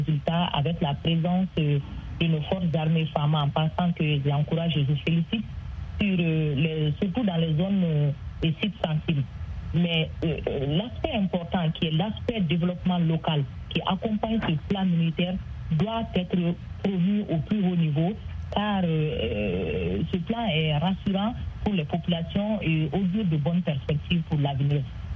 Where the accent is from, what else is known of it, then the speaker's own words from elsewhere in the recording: Mopti, Mali; Moi-même, je suis peul, je suis peul, et je viens de cette région, je viens de Kouryanzi.